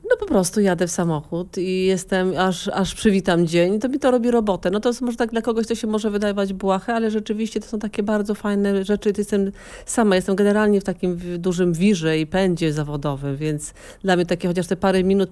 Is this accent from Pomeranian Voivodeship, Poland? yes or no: yes; Pomeranian Voivodeship, Poland; Ja się wychowałam na Wzgórzu.